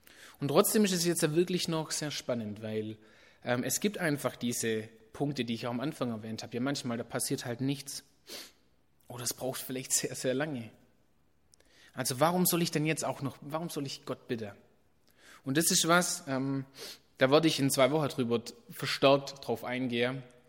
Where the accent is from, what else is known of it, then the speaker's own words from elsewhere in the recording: Bühlhausen, Germany; ich bin jetzt hier eben in Bühlhausen aufgewachsen